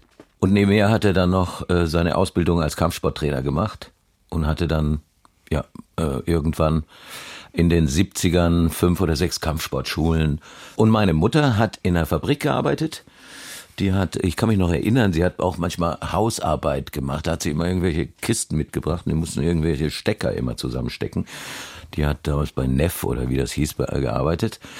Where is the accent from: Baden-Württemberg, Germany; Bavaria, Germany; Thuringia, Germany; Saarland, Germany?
Baden-Württemberg, Germany; Karlsruhe; born there; Ich wurde geboren in Karlsruhe 1963, 18.12. Ich bin ein Kind italienischer Eltern, also Vollblut-Italiener.